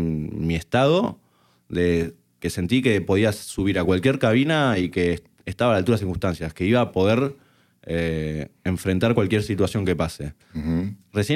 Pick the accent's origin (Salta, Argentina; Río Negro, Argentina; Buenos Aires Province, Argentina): Buenos Aires Province, Argentina; yo soy del oeste de Buenos Aires